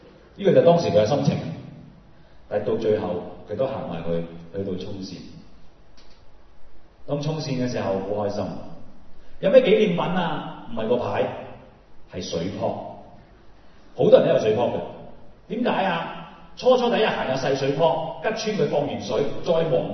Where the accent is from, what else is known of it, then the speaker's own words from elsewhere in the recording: Hong Kong; 因為嗰啲丹麥人6.7尺，我哋香港人5.7尺，爭一尺